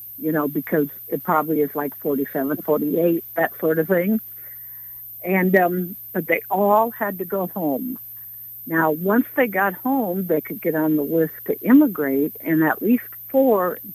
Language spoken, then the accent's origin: English; Waverly, United States; I knew about the prisoners of war because I grew up around Waverly. Well, Waverly had one of these branch camps, and they worked in the canning factory in Waverly.